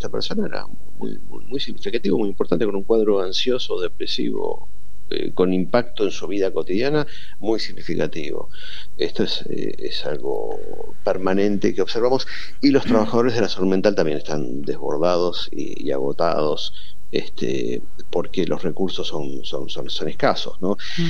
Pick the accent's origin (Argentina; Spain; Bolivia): Argentina; Buenos Aires; nosotros somos porteños, estamos acostumbrados a que en Buenos Aires vos salís